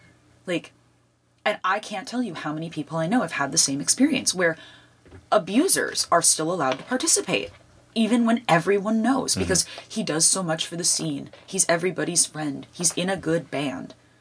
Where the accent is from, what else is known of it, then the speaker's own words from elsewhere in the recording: Watertown, New York, United States; And then there's these other rural districts around where I grew up in Watertown. There's Carthage, New York.